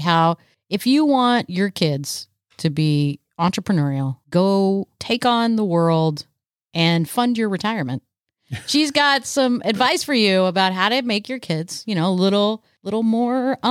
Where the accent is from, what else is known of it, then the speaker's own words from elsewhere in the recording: Texas, United States; my dad is Japanese and my mom is Irish English and I grew up in Texas